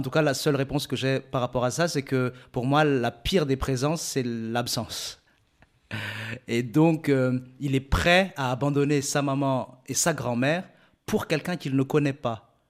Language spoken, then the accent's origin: French; Madagascar; Et moi, en tout cas, en tant que malgache, je n'accepte pas qu'on nous dise ça.